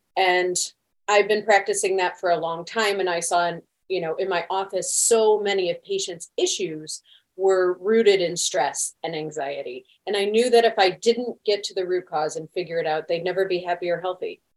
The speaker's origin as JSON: {"language": "English", "town": "St. Louis", "region": "Missouri", "country": "United States", "tie": "born or raised there", "said": "I am a girl from St. Louis, Missouri. So I grew up in the Midwest"}